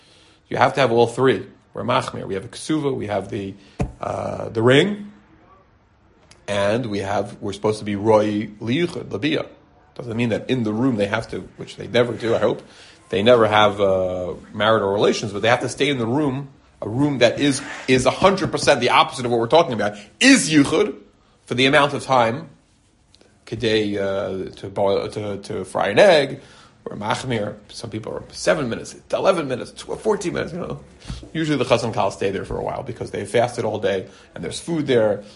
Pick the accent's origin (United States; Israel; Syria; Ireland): Israel; English is a second language; Excuse me, I'm from Israel. I not know.